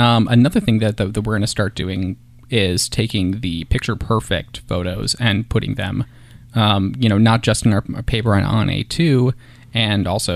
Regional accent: Minnesota, United States; I'm from Minnesota where, you know, you can catch some good stuff, but you have to go pretty far out of Minneapolis to get anything edible.

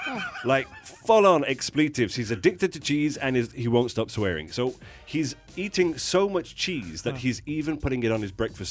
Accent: Chesterfield, East Midlands, United Kingdom; moved away; It's from my hometown back in the UK, in Chesterfield.

